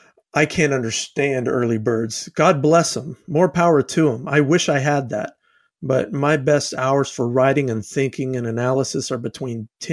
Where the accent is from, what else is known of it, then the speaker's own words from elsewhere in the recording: South Carolina, United States; also born or lived in Georgia; Peaches. I'm from South Carolina and Georgia before then, so Peach State.